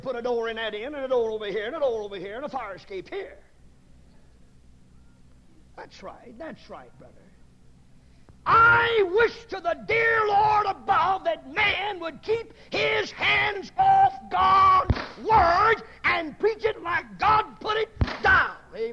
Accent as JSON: {"language": "English", "region": "the South", "country": "United States", "tie": "born or raised there", "said": "I'm a Southerner, born South, live in South, raised in South."}